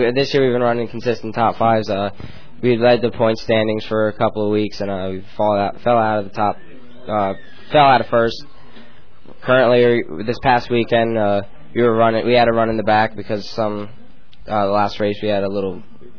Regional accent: Inverness, Florida, United States; Inverness, Florida.

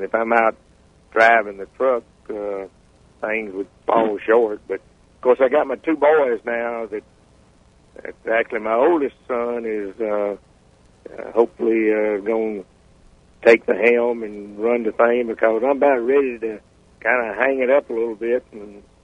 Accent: Columbus, Mississippi, United States; But anyway, of course, I grew up in Columbus, Mississippi, and right on the river, so we had the water stuff

